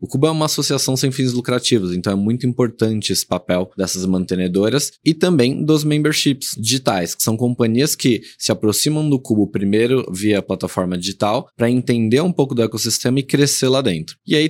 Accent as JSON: {"language": "Portuguese", "region": "São Paulo", "country": "Brazil", "tie": "born or raised there", "said": "Ambos os cursos eu fiz aqui em São Paulo, na Universidade de São Paulo, na USP, cresci e vivi aqui em São Paulo com os meus pais"}